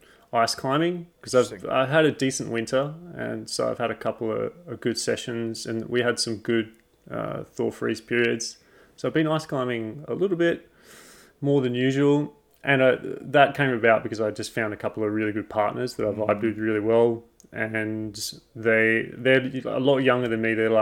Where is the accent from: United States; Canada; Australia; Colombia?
Australia; I've got all the gear, but I'm hideously inexperienced being an Australian in ice.